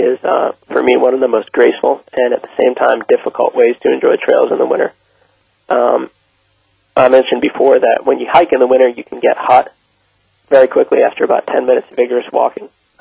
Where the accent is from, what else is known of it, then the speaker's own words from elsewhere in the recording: Maine, United States; Growing up in Maine was a great experience in that I got to go winter camping anytime I liked